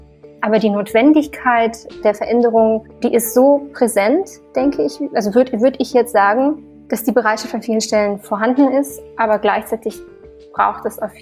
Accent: Siberia, Russia; ich bin in Sibirien aufgewachsen, das heißt auch mit Hausschlachtung

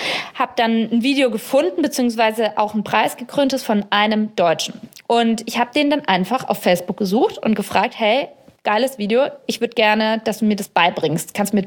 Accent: Germany; ich habe halt gesagt, ja, ich komme aus Deutschland und mache hier Medien und so

